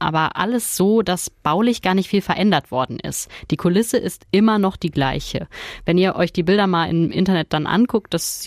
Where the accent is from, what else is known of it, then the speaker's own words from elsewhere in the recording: North Rhine-Westphalia, Germany; wie das oft bei uns im Pott ist